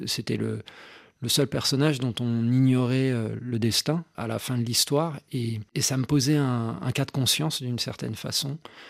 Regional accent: Burundi; now in France; Moi, j'ai grandi au Burundi

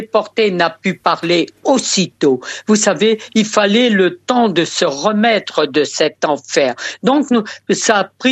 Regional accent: Hauts-de-France, France; nous sommes rentrés chez nous dans le Nord

